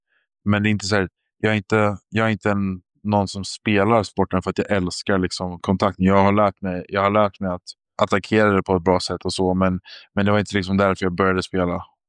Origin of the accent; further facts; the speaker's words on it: Stockholm, Stockholm County, Sweden; now in United States; Jag är född och uppvuxen i Stockholm och spelade vanlig fotboll hela min uppväxt